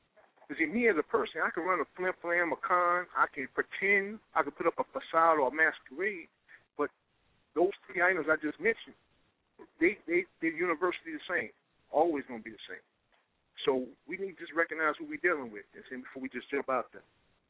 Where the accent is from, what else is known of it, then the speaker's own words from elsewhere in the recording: Houston, Texas, United States; I'm from Houston, Texas